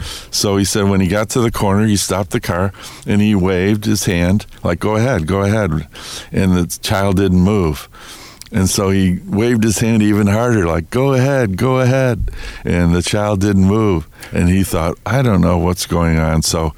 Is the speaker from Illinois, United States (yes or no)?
yes; Des Plaines, Illinois, United States; it's going to be in Des Plaines, my hometown.